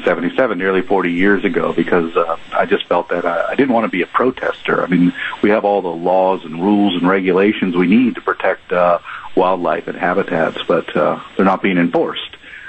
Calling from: New York, United States; Oh, hi. I'm calling you from New York, actually.

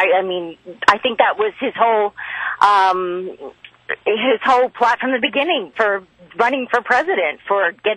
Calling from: Hagerstown, Maryland, United States; I'm calling from Hagerstown, Maryland, WMAL 1037.

